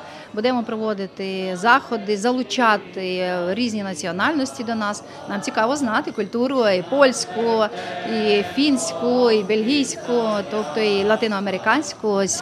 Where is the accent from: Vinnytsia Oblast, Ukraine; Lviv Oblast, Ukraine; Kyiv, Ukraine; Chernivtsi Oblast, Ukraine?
Chernivtsi Oblast, Ukraine; Chernivtsi; Я з Буковини, Чернівці. Буковина – це в основному православні.